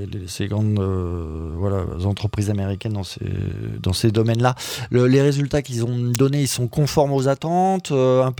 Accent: France; Chez nous, en France

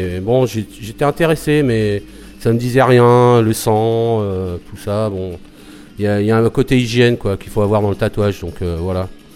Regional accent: Paris, Île-de-France, France; J'ai parachuté, je viens de Paris moi.

